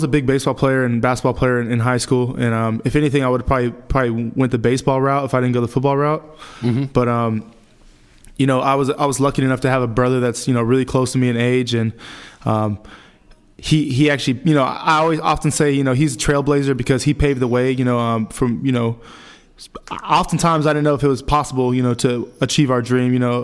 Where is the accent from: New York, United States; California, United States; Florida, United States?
California, United States; Fresno; I grew up in Fresno, California. Played sports all my life.